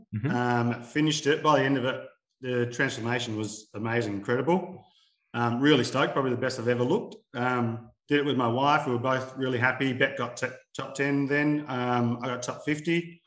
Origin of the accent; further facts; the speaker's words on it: Adelaide, South Australia, Australia; So I'm from Adelaide.